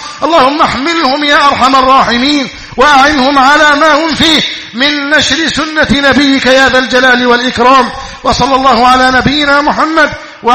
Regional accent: Egypt; اللهم اجعل بلدنا مصر أمنا أمانا

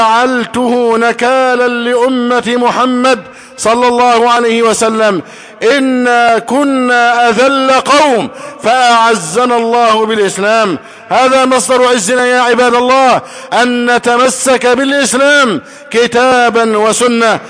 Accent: Egypt; بلدنا مصر

